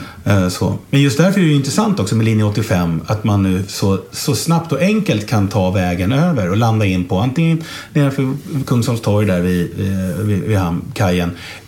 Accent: Stockholm, Stockholm County, Sweden; Och jag är ju född och uppvuxen här på Mariaberget.

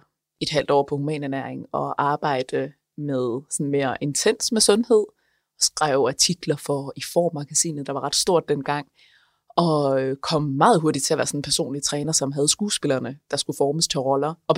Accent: North Denmark Region, Denmark; Altså i bund og grund er jeg jo, altså for det første, virkelig jysk. Jeg kommer jo fra Nordjylland

